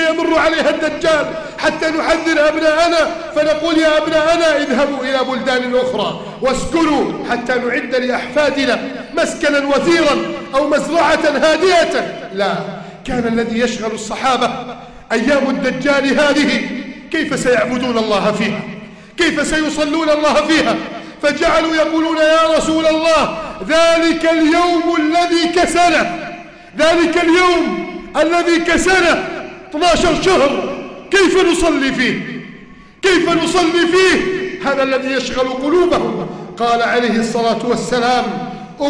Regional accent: Egypt; اللهم احفظ بلدنا مصر

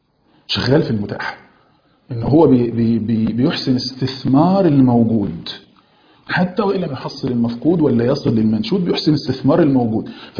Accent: Egypt; زي ما بيقولوا عندنا في مصر

